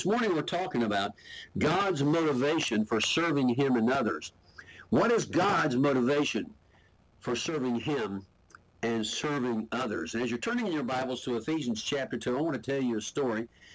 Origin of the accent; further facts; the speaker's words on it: Murfreesboro, Tennessee, United States; I'm from Murfreesboro, Tennessee.